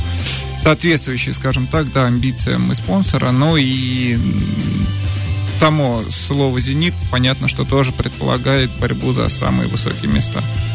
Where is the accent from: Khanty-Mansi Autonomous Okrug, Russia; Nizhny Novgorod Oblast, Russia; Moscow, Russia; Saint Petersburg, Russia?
Moscow, Russia; я как коренной москвич